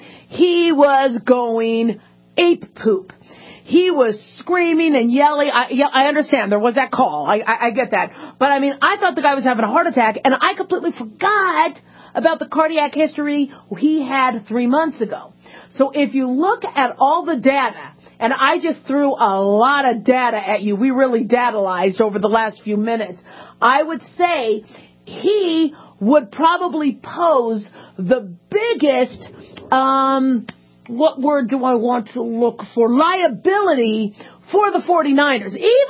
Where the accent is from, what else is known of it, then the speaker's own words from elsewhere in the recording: Las Vegas, Nevada, United States; And I know, I'm from Las Vegas. It should be West Coast, East Coast.